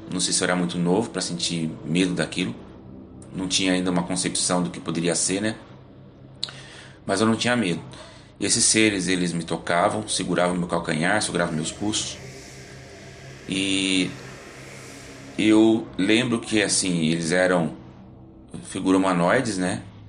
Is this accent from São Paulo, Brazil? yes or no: yes; Várzea Paulista, São Paulo, Brazil; tenho 48 anos, sou de Várzea Paulista, interior de São Paulo.